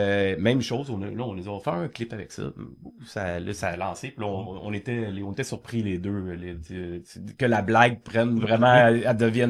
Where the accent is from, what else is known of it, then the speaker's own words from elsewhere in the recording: Quebec, Canada; parce que nous, on vient du Québec, il n'y a pas